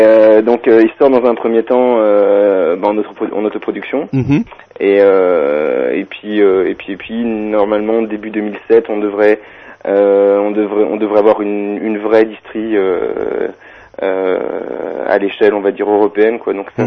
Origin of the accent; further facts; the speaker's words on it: Luxembourg; Non, en fait je suis luxembourgeois.